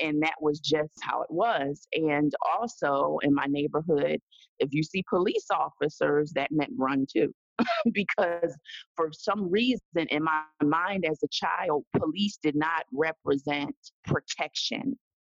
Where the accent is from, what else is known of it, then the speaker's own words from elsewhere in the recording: Philadelphia, Pennsylvania, United States; Like I said, I'm born and raised in Philly, but particularly South Philadelphia, which was a very interesting place to grow up in the 70s and 80s.